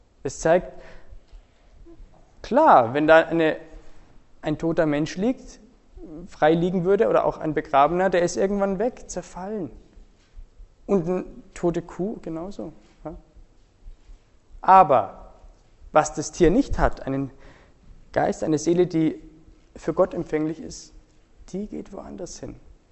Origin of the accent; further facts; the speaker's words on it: Bavaria, Germany; ich komme aus Oberbayern, vielleicht hört man das, selbst da sind schon manche Dinge anders, kulturell.